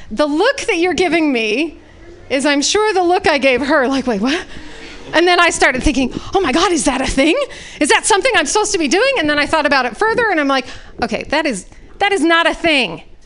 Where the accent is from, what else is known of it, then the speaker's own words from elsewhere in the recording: Utah, United States; now in Alaska, United States; I am not originally from Alaska. I'm originally from Utah. I was a gay gal who got to grow up in homophobic Utah.